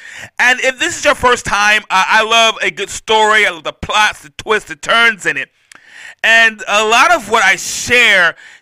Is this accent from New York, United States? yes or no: yes; Mount Vernon, New York, United States; I'm from Mount Vernon, New York. Anytime we want some berries, we would just go to the store and buy them.